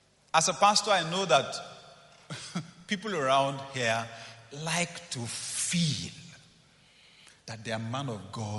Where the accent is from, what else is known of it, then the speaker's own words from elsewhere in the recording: Nigeria; As a Nigerian, that's a bit foreign to me.